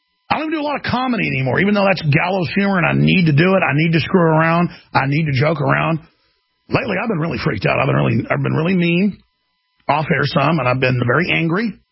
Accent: Texas, United States; But I've got two eyes and a nose, and I'm from Texas.

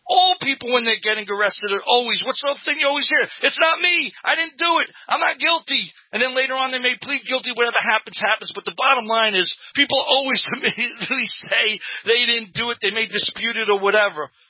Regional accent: Brooklyn, New York, United States; growing up in East Flatbush, Brooklyn, you know, in an economically depressed area.

